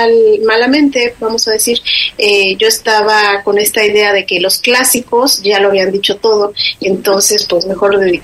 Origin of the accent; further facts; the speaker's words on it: Mexico; Y como cultura, como mexicanos, no tenemos esta cultura de escribir, por ejemplo, un diario, ¿no?